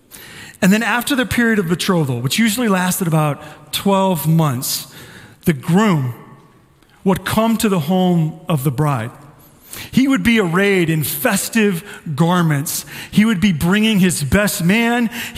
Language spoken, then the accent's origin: English; St. Louis, Missouri, United States; Growing up in St. Louis, man, thunderstorms just lasted all night.